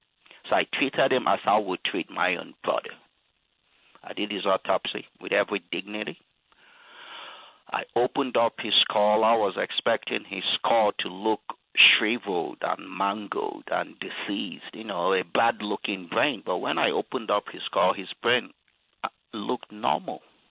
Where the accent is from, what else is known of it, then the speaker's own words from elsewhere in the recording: Nigeria; moved away as an adult; now in United States; Well, you know, I grew up in Nigeria. I came to the United States when I was 26.